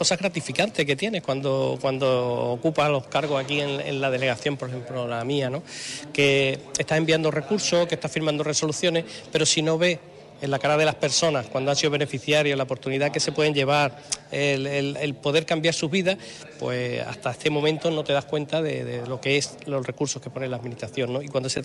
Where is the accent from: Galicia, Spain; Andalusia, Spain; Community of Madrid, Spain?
Andalusia, Spain; Calaña; Yo vengo de una zona, yo soy de Calaña, la zona minera